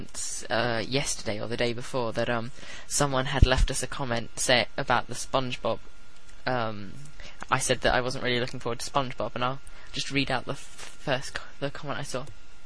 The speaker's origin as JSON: {"language": "English", "region": "East of England", "country": "United Kingdom", "said": "I'm from Essex, I'm 20, and I'm about to enter my final year of university"}